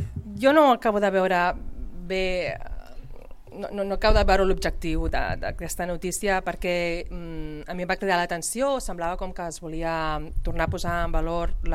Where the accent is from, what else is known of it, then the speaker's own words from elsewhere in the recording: Sabadell, Catalonia, Spain; jo sóc de Sabadell, a Sabadell tenim el mercat